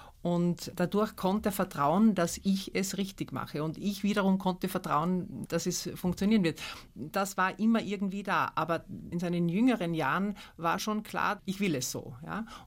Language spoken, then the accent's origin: German; Assling, Tyrol, Austria; in einem Ort namens Assling auf 1100 Meter Höhe am Berg.